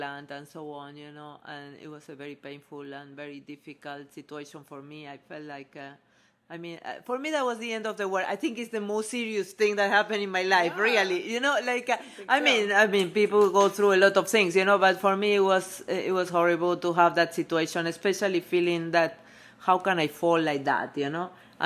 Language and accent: English; Argentina; born there; English is a second language; moved away as an adult; also born or lived in Canada; I was born in Argentina, and I emigrated to Canada first a few, like 22 years ago with my son, that he was like 4 years old at that time.